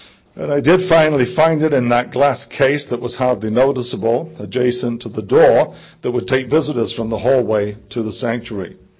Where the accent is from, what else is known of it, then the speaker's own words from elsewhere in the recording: England, United Kingdom; growing up in England, I can say that in England, you know, religion really has pretty much died out.